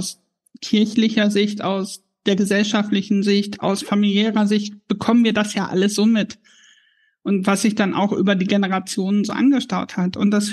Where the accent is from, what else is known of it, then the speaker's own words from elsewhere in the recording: Harz, Germany; born there; Also ich bin aus dem Harz gebürtig, wo zwischen den Dörfern wirklich noch so eine Rivalität war.